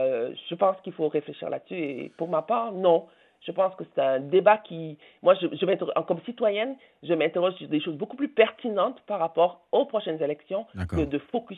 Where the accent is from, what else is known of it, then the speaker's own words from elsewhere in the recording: Quebec, Canada; En tant que Québécoise, je m'interroge aussi là-dessus d'origine africaine.